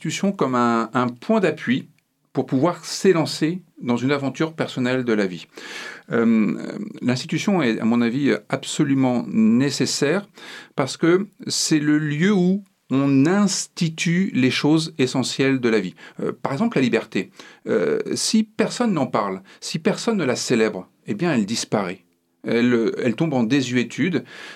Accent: France; Là, moi je suis un Français

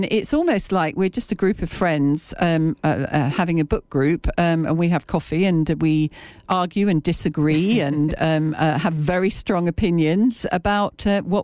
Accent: Cambridge, East of England, United Kingdom; Well, I was born in Cambridge and grew up here in the 50s

